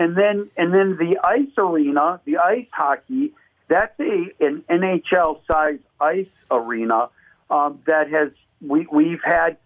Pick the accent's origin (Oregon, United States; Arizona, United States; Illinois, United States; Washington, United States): Illinois, United States; Hoffman Estates; now in Marinette, United States; But yeah, so I grew up in Hoffman Estates, lived there for 19 years, and then joined the service, and have never been back.